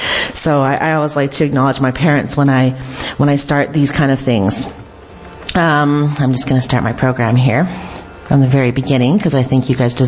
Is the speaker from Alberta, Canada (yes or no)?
no; Cowessess First Nation, Saskatchewan, Canada; moved away; So yes, I am from Cowessess First Nation. I was born and raised there. It was my privilege and my honor to grow up on my nation from the time I was born to the time I left to come to the city.